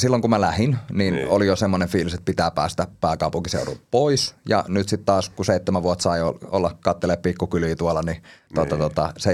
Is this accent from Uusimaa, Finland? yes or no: yes; Espoo, Uusimaa, Finland; also born or lived in Helsinki; Ja lapsuuteni mä oon asunut Espoossa. Ja sitten siinä niin kun ala-asteen loppupuolella niin mä oon muuttanut Helsinkiin. Ja oikeastaan niin kun nuoruusvuodet ja kaikki se, mitä on oikeasti elämästä oppinut, niin se on tapahtunut Helsingissä. Sitten mä oon tuossa 2015 muuttanut duunin perässä